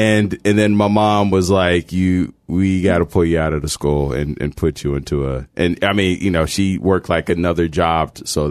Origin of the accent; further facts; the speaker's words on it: Chicago, Illinois, United States; I grew up in a city with the second best pizza in the world, Chicago.